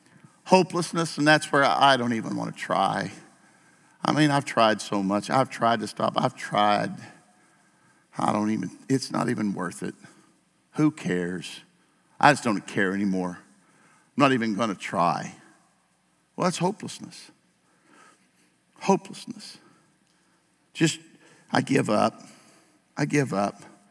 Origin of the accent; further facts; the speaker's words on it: Granby, Missouri, United States; Well, Lord, I'm from Granby, Missouri. Probably 90, 80% of my class never went to college, never gonna amount to a whole lot.